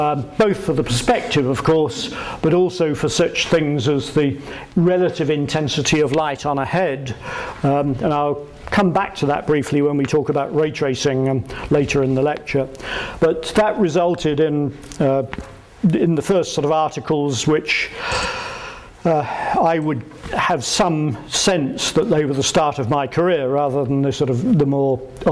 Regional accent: Windsor, South East England, United Kingdom; Windsor was my hometown, so it's slightly odd

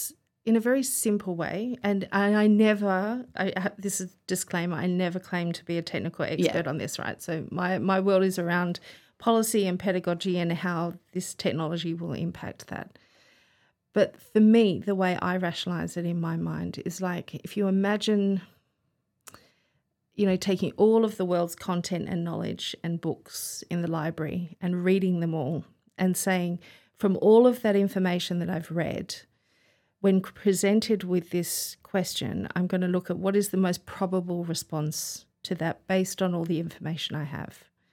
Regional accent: Australia; also born or lived in Manchester, United Kingdom; now in Oxford, United Kingdom; And... when I was one, my family emigrated to Australia for my dad's work. So we found ourselves in Australia. I did all my education in Australia, had a beautiful childhood

